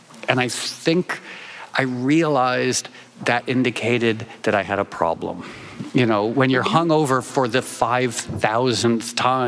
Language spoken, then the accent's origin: English; New York, United States; born there; Well, so I was born on 148th Street in Harlem. And then my dad died when I was two. And my mom...